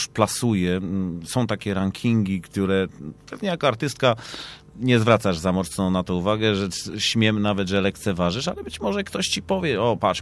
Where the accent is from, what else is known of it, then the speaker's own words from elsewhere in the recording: Lower Silesian Voivodeship, Poland; bo ja też jestem ze Śląska, tego dolnego